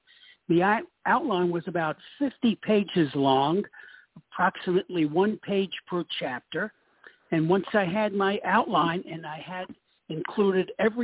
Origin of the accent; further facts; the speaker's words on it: Brownsville, New York, United States; embarrassed to say I live in Brownsville. I made up another neighborhood. I would say, oh, I'm from Flatbush, or I grew up in East Flatbush, which is near Brownsville.